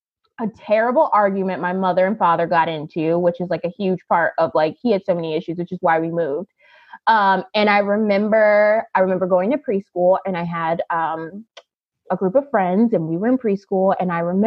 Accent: Illinois, United States; also born or lived in Long Beach / Hawaii; I grew up in, the short answer is I grew up in the south suburbs of Illinois.

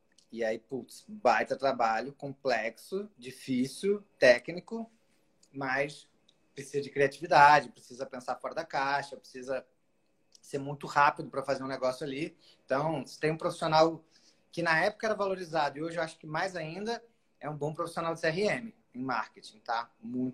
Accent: Rio de Janeiro, Brazil; accent: carioca; sou carioca, deu para perceber pelo sotaque também.

